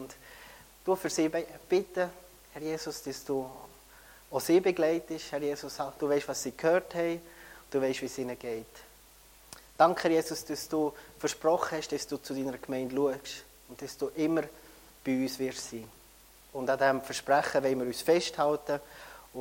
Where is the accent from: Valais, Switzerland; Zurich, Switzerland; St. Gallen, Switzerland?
St. Gallen, Switzerland; Heerbrugg; moved away as an adult; now in Peru; ich bin dann in Herbruck aufgewachsen. Also auch im Rheintal aufgewachsen, treffe ich in Herbruck, in die Schule gegangen, habe meine Lehre gemacht und mit 21 bin ich nachher wieder zurück auf Peru